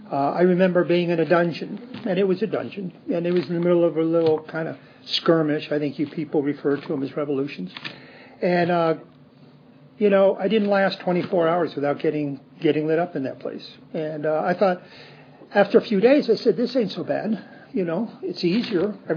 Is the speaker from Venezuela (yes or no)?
yes; Venezuela; now in United States; I was born in the States, grew up in Venezuela.